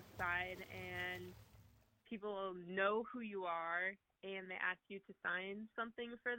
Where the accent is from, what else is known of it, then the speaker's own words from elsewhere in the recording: Nebraska, United States; because I'm from Nebraska, no one's gonna know my name